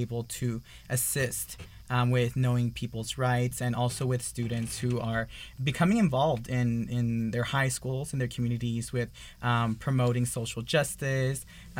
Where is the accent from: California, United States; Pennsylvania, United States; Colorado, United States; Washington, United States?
California, United States; North Hollywood; I'm originally from San Fernando Valley. I grew up in North Hollywood. Went to North Hollywood High.